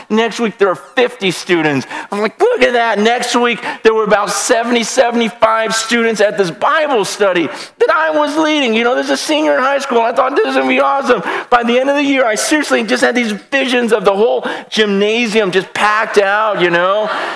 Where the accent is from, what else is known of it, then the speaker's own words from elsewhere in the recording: Stockton, California, United States; I grew up in this area. I grew up in Stockton.